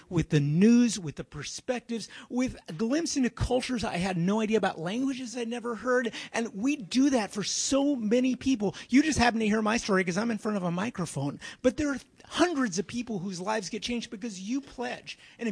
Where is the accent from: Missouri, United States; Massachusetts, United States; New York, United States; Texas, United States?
Texas, United States; Houston; I was born and raised in Houston, Texas, like a number of people here. I will tell you right now, I was raised on the east end of Houston.